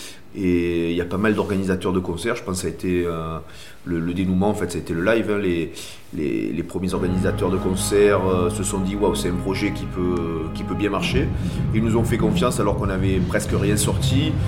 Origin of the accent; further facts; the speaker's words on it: Marseille, Provence-Alpes-Côte d'Azur, France; Peu de temps après, il passait à Marseille. Moi, je suis de Marseille.